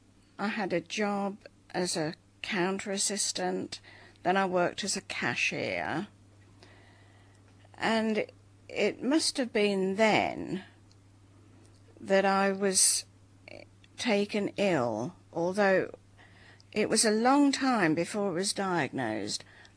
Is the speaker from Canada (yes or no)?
no; Birmingham, West Midlands, United Kingdom; born there; Well, I was born in Birmingham in 1931.